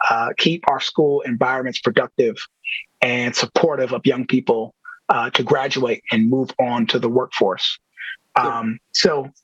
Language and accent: English; Milwaukee, Wisconsin, United States; I grew up in the Sherman Park neighborhood.